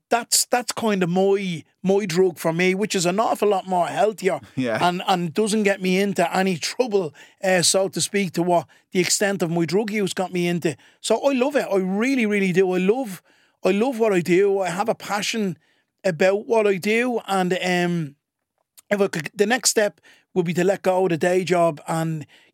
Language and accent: English; Ballymun, Leinster, Ireland; It'll land in the summer and start off in my hometown of Ballymun in the Access.